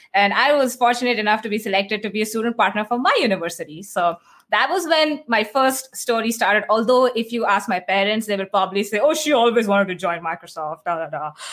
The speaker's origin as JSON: {"language": "English", "town": "Mumbai", "region": "Maharashtra", "country": "India", "tie": "born or raised there", "also_born_or_lived": "Dubai", "moved": "as an adult", "said": "so I am from India. So I grew up in Mumbai, but my first like foray into tech was I went to Dubai to study for my bachelor's in computer science."}